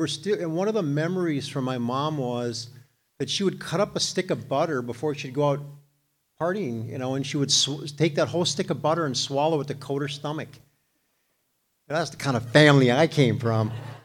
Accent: Moorhead, Minnesota, United States; I grew up in Moorhead, Minnesota.

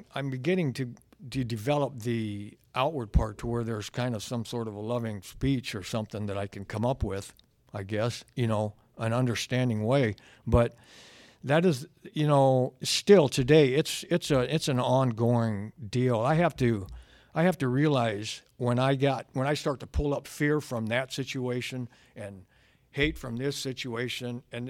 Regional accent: Omaha, Nebraska, United States; When I got back to came back to the town I was in, I'm from Omaha, Nebraska, and when I came back there, I did not want to come back there.

